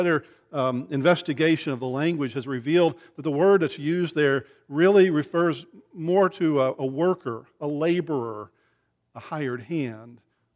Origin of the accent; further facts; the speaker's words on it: Texas, United States; I'm from West Texas, and we are not a seafaring folk.